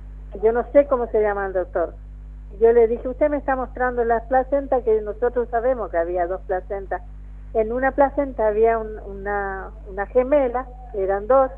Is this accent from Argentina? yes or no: yes; Goya, Corrientes, Argentina; Pero ella es de Goya, ella es de allá de mi pueblo